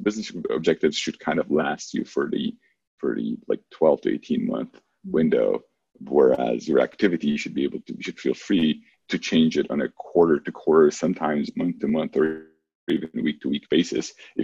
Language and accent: English; Israel; now in San Francisco, United States; I come from Israel, and we have a very different culture.